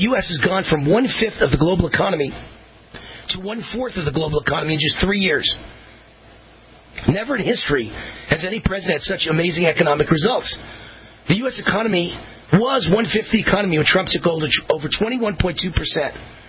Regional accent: United States; I am American-made, proud of it.

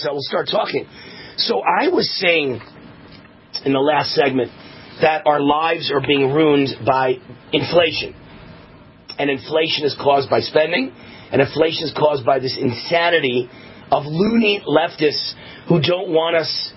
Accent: New York, United States; moved away; I'm from New York originally. I got the hell out of there.

